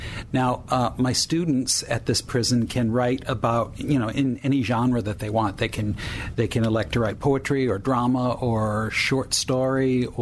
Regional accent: Norwich, Connecticut, United States; born or raised there

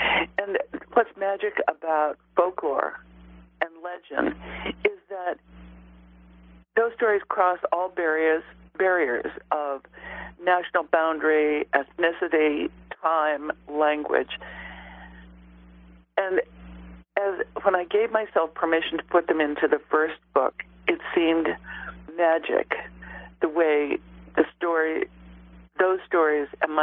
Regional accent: Arizona, United States; I grew up in Arizona. I know how the desert smells. I know the distances. I know the towns.

